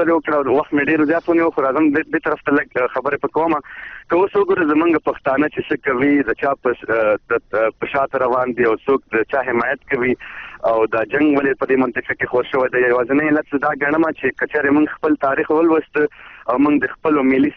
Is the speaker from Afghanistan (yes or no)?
no; Khyber Pakhtunkhwa, Pakistan; زه په پاکستان بیا پښتونخوا کې پیدا شوی یم، لوی شوی یم او دلته ما درس پیل کړی دی.